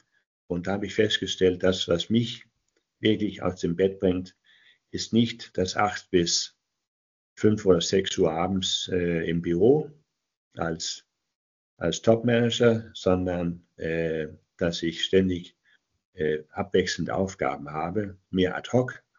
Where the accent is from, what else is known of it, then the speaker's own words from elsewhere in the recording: Denmark; ich komme aus Dänemark seit 1996 als Berater